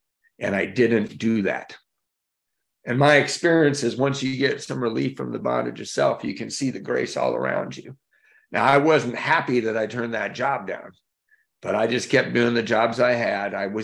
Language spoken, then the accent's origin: English; Hawthorne, California, United States; were kind of near where I grew up in Hawthorne.